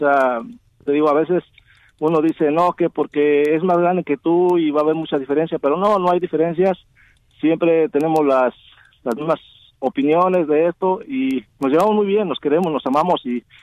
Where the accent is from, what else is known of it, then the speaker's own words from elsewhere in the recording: Pachuca, Hidalgo, Mexico; Yo soy de Pachuca, Hidalgo, México.